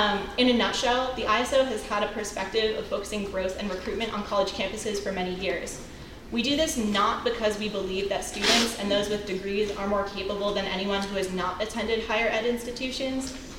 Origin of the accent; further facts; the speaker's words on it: Burlington, Vermont, United States; Again, I'm from Burlington, Vermont, where we have, over the past 3 years, recruited enough students to be a definitively campus branch.